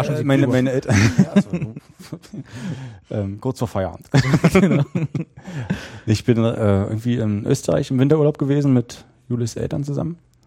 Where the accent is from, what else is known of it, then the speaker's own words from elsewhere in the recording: Biesdorf, Berlin, Germany; Also es war bei uns in Biesdorf, da war ich wahrscheinlich so roundabout 10, weiß nicht, ich weiß nicht mehr so genau.